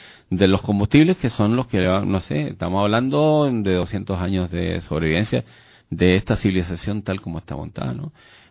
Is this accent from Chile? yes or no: yes; Chile; y eso somos los chilenos. Somos mestizos de dos razas, la mayoría.